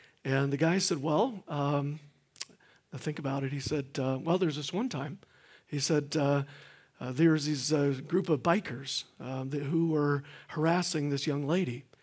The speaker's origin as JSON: {"language": "English", "region": "Illinois", "country": "United States", "lives_now": "Iowa, United States", "said": "I come from East Central Illinois. I've been in Iowa for the last 28 years."}